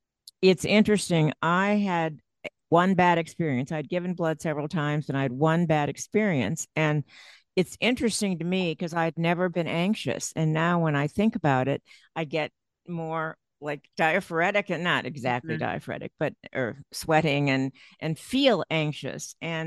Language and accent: English; Ohio, United States; I'm from Ohio, and the Ohio State Michigan game, they actually have a blood battle in the 2 weeks before